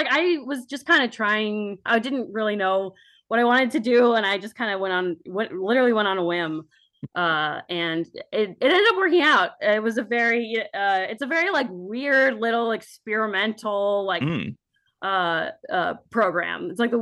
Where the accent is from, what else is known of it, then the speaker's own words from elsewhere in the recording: New Jersey, United States; Like, oh, I'm from New Jersey.